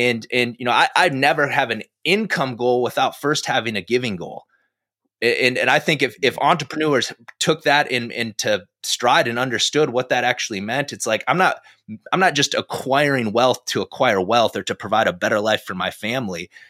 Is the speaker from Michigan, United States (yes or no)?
no; South Dakota, United States; I mean, I grew up in South Dakota and it was a town of like 900 people. So church is like right across the street from the bar.